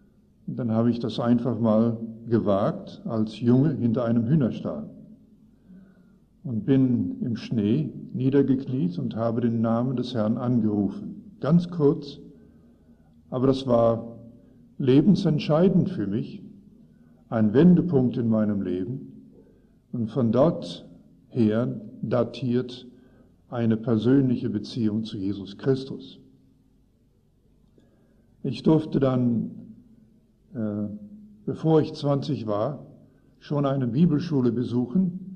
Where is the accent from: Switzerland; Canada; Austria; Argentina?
Canada; moved away as an adult; also born or lived in Netherlands; now in Germany; wir kamen 1954 nach Europa. Wir stammen aus Kanada, aus deutschsprachigen Familien. Und 1954 kamen wir nach Holland.